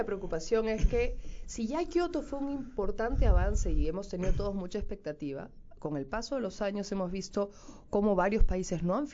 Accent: Peru; Yo no puedo, como peruana que soy

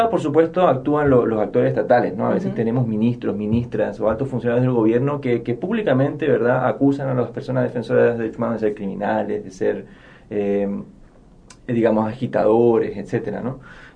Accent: Chile; de donde yo soy, en Chile

